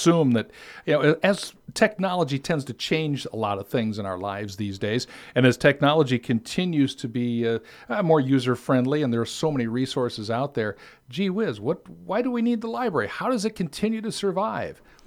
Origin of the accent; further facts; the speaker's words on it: Dubuque, Iowa, United States; I remember growing up in Dubuque.